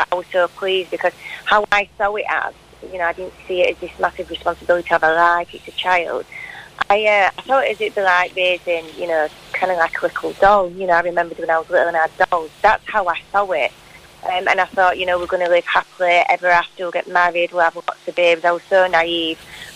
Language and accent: English; Rotherham, Yorkshire and the Humber, United Kingdom; We know now that there was at least 1,510 other children like myself. And that's just in my hometown. Of course, it's in just a problem for Rotherham.